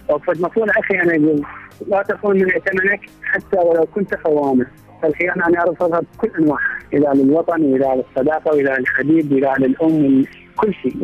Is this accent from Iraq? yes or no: yes; Diyala Governorate, Iraq; محافظة ديالة بالخوبة